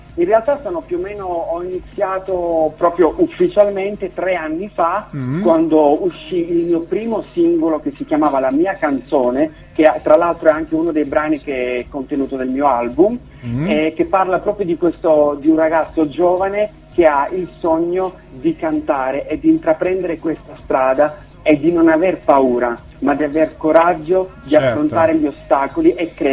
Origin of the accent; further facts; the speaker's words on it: Switzerland; sono un ragazzo italiano e spagnolo, ma vivo in Svizzera, sono nato e cresciuto in Svizzera